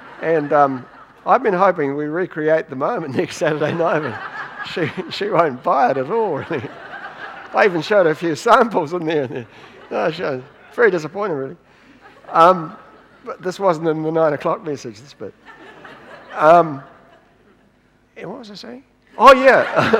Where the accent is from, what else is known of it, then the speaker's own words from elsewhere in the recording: Wellington, New Zealand; Now, I grew up in Wellington in a theologically liberal Presbyterian church